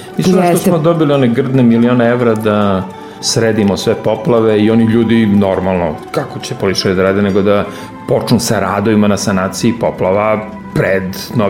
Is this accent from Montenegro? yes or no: no; Niš, Southern and Eastern Serbia, Serbia; recimo kod nas u Nišu se zna